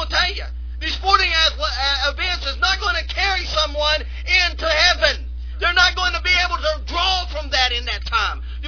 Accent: West Virginia, United States; because he was from West Virginia and I was from West Virginia, and I liked the outdoors

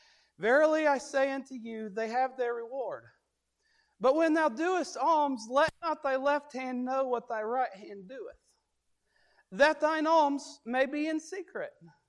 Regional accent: Kentucky, United States; I'm from Central Kentucky.

